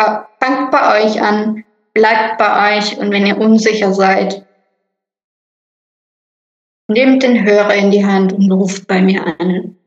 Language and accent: German; Marktstadt, Germany; ich bin in Marktstadt aufgewachsen und bei uns war die Natursaftfirma Schöneberger direkt vor der Haustür.